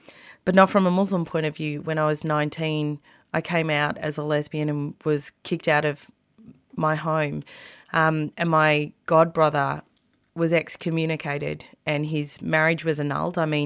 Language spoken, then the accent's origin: English; Melbourne, Victoria, Australia; my hometown of Melbourne, Victoria